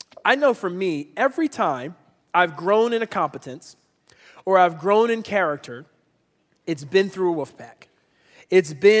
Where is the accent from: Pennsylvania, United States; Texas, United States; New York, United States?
Pennsylvania, United States; Philadelphia; I grew up in Philadelphia, in the city, and for some reason in the concrete streets of Philadelphia, there wasn't a lot of tent camping at night.